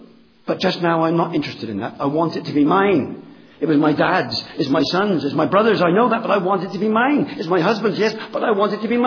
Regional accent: Bristol, South West England, United Kingdom; born there; I don't need to do it, my friend. I know I'm English. I'm English through and through. I laugh at English jokes.

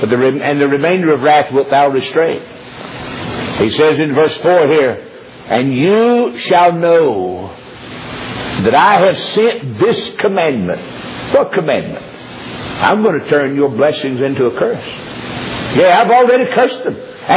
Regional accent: North Carolina, United States; He was preaching, pastoring church down in Yadkinville, North Carolina, just outside of my hometown.

